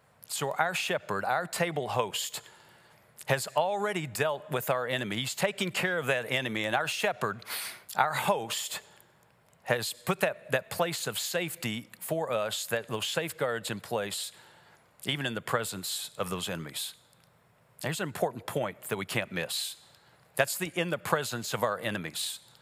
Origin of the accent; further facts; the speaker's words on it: Kansas, United States; And we're American Kansans, and critters for us are deer in the backyard or turkeys kind of thing.